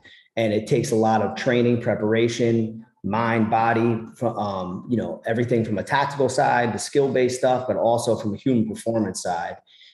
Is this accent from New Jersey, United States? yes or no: yes; Nutley, New Jersey, United States; For one, loved growing up in New Jersey. I grew up in Essex County, a town called Nutley, New Jersey.